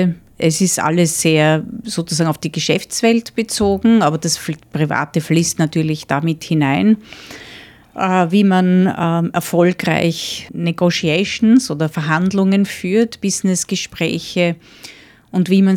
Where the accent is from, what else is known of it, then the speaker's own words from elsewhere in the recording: Austria; now in Australia; also ich bin sozusagen vor 15 Jahren aus Österreich nach Australien gekommen.